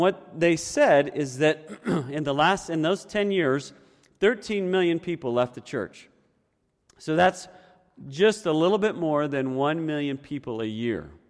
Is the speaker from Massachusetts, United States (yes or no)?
no; New York, United States; born there; but I was born in New York State.